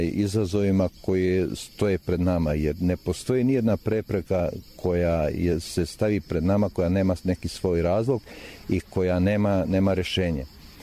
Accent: Herzegovina, Bosnia & Herzegovina; To kod nas u Hercegovini naši seljaci zovu, kaže: imam blaga toliko i toliko

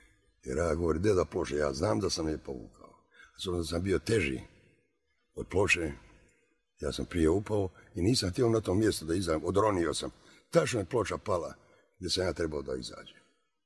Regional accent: Mostar, Federation of Bosnia and Herzegovina, Bosnia & Herzegovina; Ja kao Mostarac, kao skakač Staroga mosta

